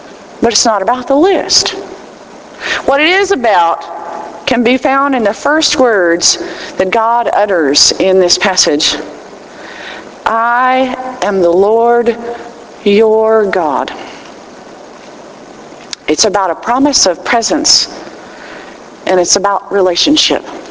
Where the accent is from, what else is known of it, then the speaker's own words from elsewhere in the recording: Texas, United States; as a Texan born and raised who was exiled for a while but came back, I miss the Southwest Conference.